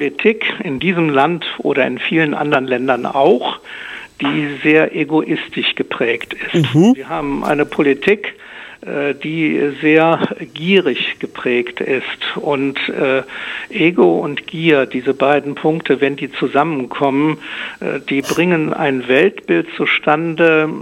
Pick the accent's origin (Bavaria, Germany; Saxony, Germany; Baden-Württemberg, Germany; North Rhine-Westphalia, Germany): North Rhine-Westphalia, Germany; Düsseldorf; Also ich bin in Düsseldorf groß geworden.